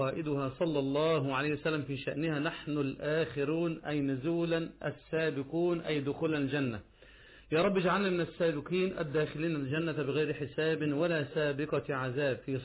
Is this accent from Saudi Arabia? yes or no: no; Egypt